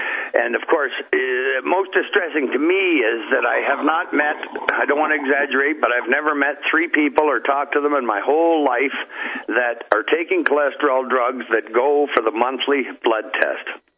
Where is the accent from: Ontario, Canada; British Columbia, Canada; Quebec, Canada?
Ontario, Canada; Port Colborne; He lives in Port Colborne here in my hometown.